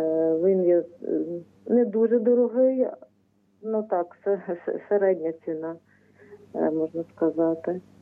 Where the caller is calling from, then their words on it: Lviv, Lviv Oblast, Ukraine; я зі Львова.